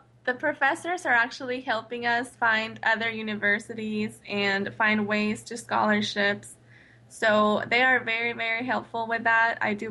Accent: Georgia, United States; I grew up here in Georgia. I went to school here.

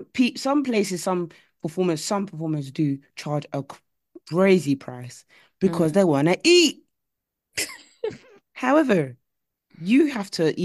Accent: United Kingdom; oh, no, it's just fine. I'm just being British.

